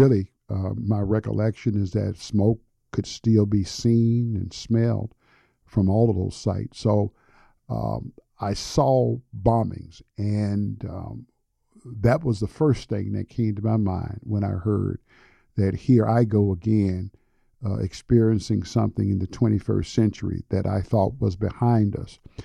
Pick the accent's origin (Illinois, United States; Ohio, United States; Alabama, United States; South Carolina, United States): Alabama, United States; Birmingham; my childhood experience growing up in Birmingham with the bombings there, and of course, growing up in segregation and some experiences that I had in integrating my high school in Birmingham